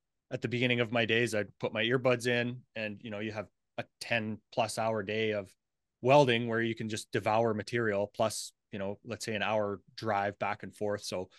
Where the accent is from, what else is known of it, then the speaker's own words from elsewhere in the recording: Cochrane, Alberta, Canada; So a little bit about me. I grew up in Cochrane, Alberta.